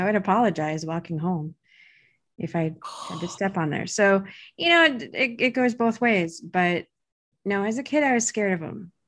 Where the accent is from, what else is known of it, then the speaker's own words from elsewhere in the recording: North Dakota, United States; I grew up in North Dakota, so there's plenty of snow in the winter.